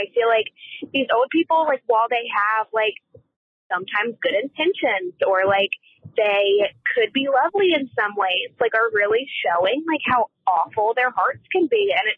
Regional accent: North Carolina, United States; I'm from North Carolina, and I'm calling to tell you what I'm over this week.

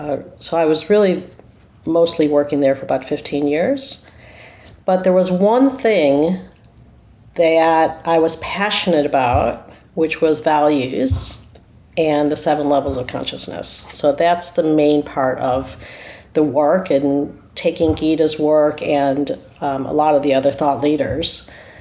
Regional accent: United States; accent: American; now in Australia; I am, you could hear from my accent, I'm American. I live in Australia.

